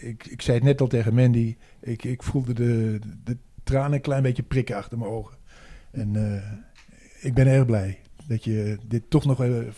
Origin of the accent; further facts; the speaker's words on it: Netherlands; Maar ik ben wel gewoon een Nederlander en ik ben gewoon een inwoner van de Goren geworden.